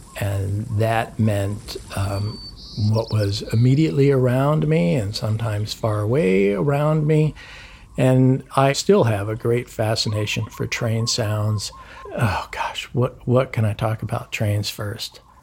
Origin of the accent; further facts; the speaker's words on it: United States; And then given the fact that I'm American, I have like 12 different ethnic backgrounds from places all over in the world